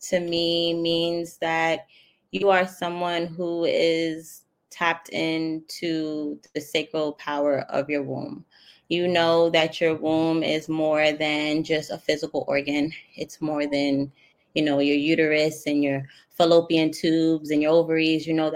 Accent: Teaneck, New Jersey, United States; now in Los Angeles, United States; Okay, so I'm originally from Teaneck, New Jersey. … I have been bi-coastal from New Jersey to LA for the last 5 years.

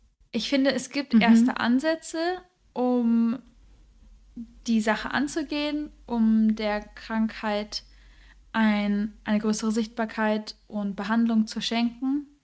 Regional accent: Germany; wir sind weiße Frauen, die in Deutschland beide groß geworden sind.

